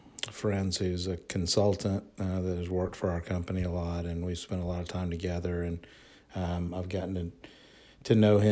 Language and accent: English; Huntsville, Alabama, United States; Yeah, I grew up in Huntsville, Alabama